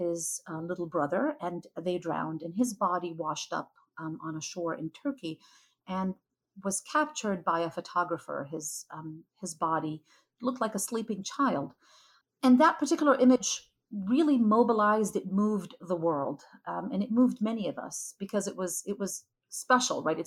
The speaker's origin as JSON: {"language": "English", "country": "Jordan", "tie": "born or raised there", "lives_now": "United States", "said": "growing up in Jordan, in a country very much idolizing the British and the West, it was very dichotomous, right?"}